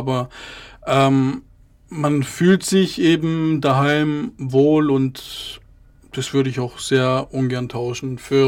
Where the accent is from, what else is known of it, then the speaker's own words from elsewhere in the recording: Ludwigsburg, Baden-Württemberg, Germany; Ich bin in Ludwigsburg geboren, bin dort auch aufgewachsen und ja, ich bin auch ziemlich loyal meiner Stadt gegenüber.